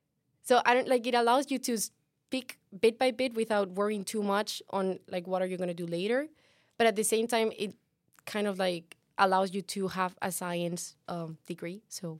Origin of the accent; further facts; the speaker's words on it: Spain; also born or lived in Cádiz / Sevilla / Madrid; now in Maastricht, Netherlands; I'm from Spain. I was born in Cádiz, which is like very, very south. But actually, I grew up like in between Sevilla, Madrid, all over the place in Spain. And then I moved out and went to Italy, Denmark. And I ended up in Maastricht